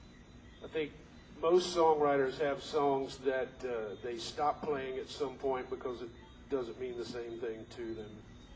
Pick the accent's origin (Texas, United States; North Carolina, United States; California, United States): North Carolina, United States; Asheville; that song was written by my friend Ray Sisk, who was a songwriting mentor to me growing up in Asheville.